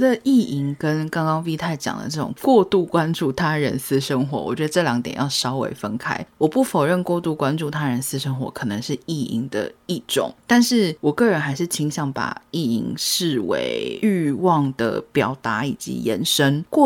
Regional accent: Hong Kong; 我们作为香港人

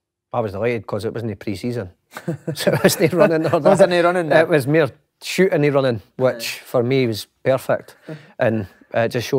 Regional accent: Edinburgh, Scotland, United Kingdom; I'm from Edinburgh

